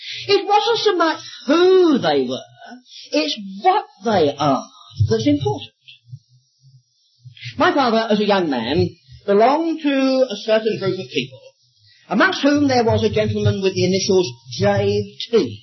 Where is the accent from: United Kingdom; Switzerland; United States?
United Kingdom; England; I'm an Englishman.